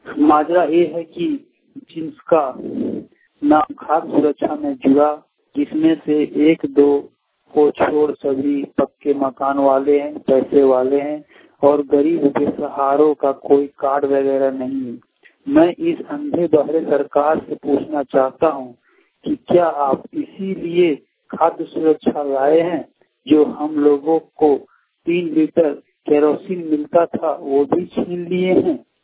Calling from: Giridih, Jharkhand, India; ग्राम Ratanpur post अनवार जिला गिरिडीह से बोल रहा हूँ।

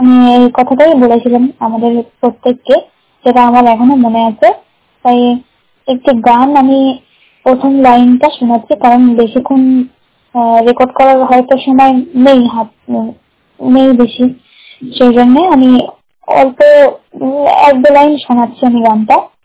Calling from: Thakurnagar, West Bengal, India; ঠাকুরনগর উত্তর চব্বিশ পরগনা জেলা। তো আশা করি আমাদের গ্রামে সকলে ভালো আছেন।

